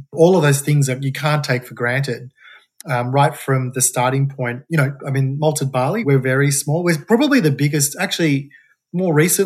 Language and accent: English; Australia; one of the proud things that I think we share as Australian whiskey distillers particularly is that innovation's kind of baked into our legislation.